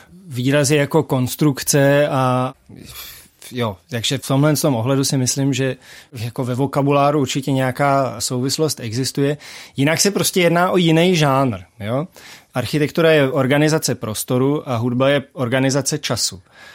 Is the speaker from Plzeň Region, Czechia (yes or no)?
no; Prague, Czechia; moved away; já jsem z Prahy už hrozně dlouho pryč.